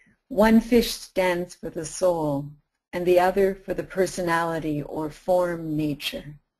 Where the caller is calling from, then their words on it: Victoria, British Columbia, Canada; Victoria, Canada.